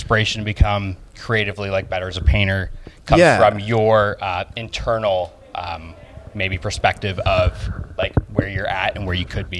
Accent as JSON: {"language": "English", "country": "Canada", "said": "I'm from Canada"}